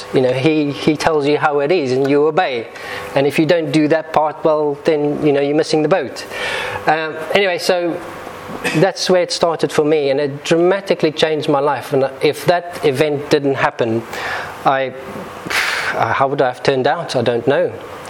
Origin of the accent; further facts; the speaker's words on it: Cape Town, Western Cape, South Africa; also born or lived in Pretoria; I'm from South Africa. I was born in 1970 in Pretoria. That's the far north of the country. And moved down south to the southern tip of Africa, Cape Town, which you can see over there, which is my hometown.